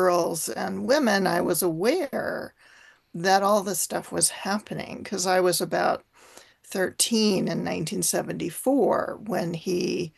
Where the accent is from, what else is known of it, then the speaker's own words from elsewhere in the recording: Northwest, United States; because I came from the Northwest and grew up there when a lot of these things were happening.